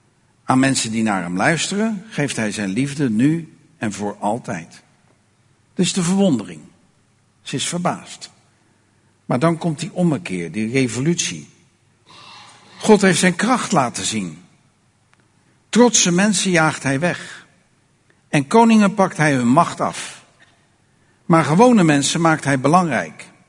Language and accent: Dutch; Rotterdam, South Holland, Netherlands; Ik kom uit Rotterdam. 146 verschillende naties wonen in mijn stad. Het is normaal dat je op straat loopt en je hoort meerdere talen.